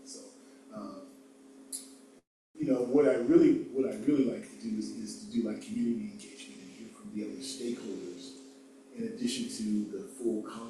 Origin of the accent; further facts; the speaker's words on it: San Francisco, California, United States; You know, I grew up in San Francisco. There are fewer and fewer Black people here.